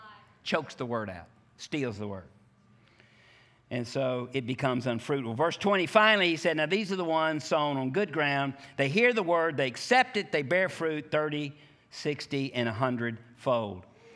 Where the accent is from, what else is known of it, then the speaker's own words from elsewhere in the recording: Oxford, Mississippi, United States; moved away as an adult; I moved here from Mississippi. I went to Oxford, Mississippi school. I got some Ole Miss friends right back here. And I went to Ole Miss.